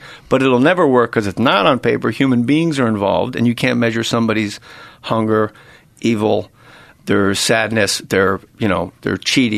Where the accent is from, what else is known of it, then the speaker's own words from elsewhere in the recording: Verona, New Jersey, United States; How are you? Where are you from? New Jersey. What part? Verona? Essex County? Yeah, actually it is.